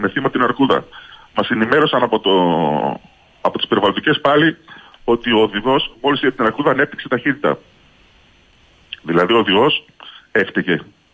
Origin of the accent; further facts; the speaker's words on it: Pefko, Greece; Εγώ πηγαίνω στο χωριό, στο χωριό μου, στο Πέφκο, γιατί είναι καταγωγή μου από εκεί πέρα, σχεδόν 50 χρόνια.